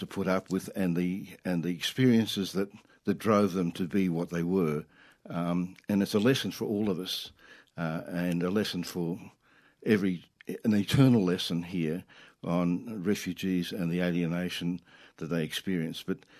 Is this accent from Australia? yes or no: yes; Melbourne, Victoria, Australia; moved away as an adult; now in Sydney, Australia; My background is I'm from Melbourne, born and bred there, and spent my first 30-something years in Melbourne, came to Sydney